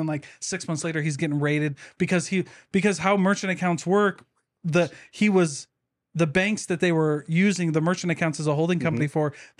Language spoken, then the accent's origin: English; Iowa, United States; I'm from Iowa where they didn't trust you if you didn't swear.